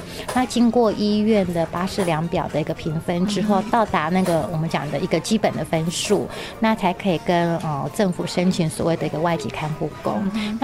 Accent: Taiwan; 希望除了我们台湾人了解他们以外，也希望他们可以融入我们台湾人的生活环境里面。

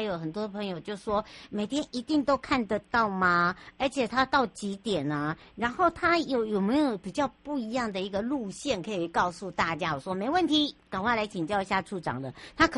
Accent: Hualien, Hualien County, Taiwan; 尤其对我们花莲人来讲哦

